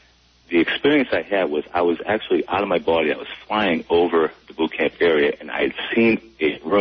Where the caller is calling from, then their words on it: East Boston, Massachusetts, United States; Hi, this is … I'm calling from East Boston, Massachusetts.